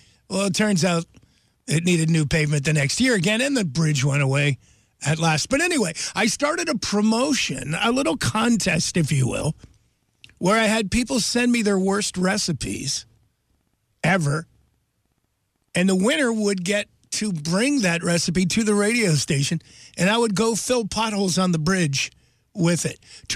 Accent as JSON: {"language": "English", "town": "Wilkes-Barre", "region": "Pennsylvania", "country": "United States", "said": "You know, and I'm from Wilkes-Barre originally. They haven't paved the roads in maybe a decade."}